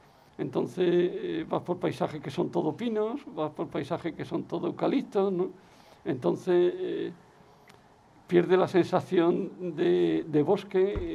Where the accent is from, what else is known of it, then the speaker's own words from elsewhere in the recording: Logroño, La Rioja, Spain; yo soy de Logroño, ¿no?